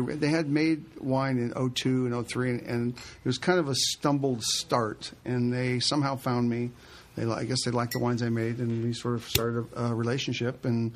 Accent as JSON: {"language": "English", "town": "Sonoma", "region": "California", "country": "United States", "tie": "born or raised there", "said": "I grew up in Sonoma, so I was around it my whole life. Started working at, shoveling tanks as a kid."}